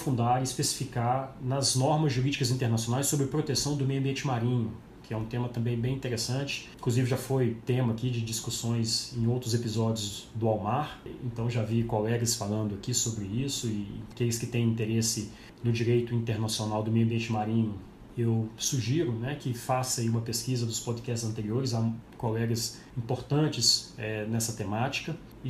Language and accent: Portuguese; Belo Horizonte, Minas Gerais, Brazil; eu retornei para Belo Horizonte, sou daqui, nasci aqui, fui criado aqui, estudei no UFMG